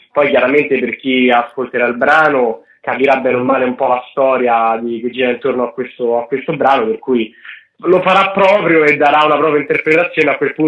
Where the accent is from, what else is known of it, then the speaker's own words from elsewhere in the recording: Pontinia, Lazio, Italy; veniamo da Pontina, quindi è un comune della provincia di Latina, nell'agro pontino.